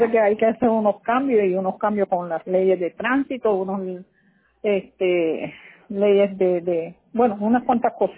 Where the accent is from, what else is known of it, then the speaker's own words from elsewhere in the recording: United States; born there; Yo soy ciudadana, yo nací en Estados Unidos.